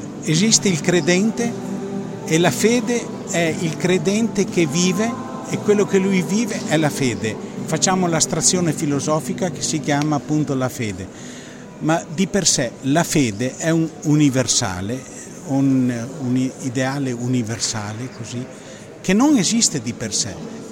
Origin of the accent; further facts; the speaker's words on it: Nazareth, Northern District, Israel; io sono di Nazareth e Firenze è gemellata con Nazareth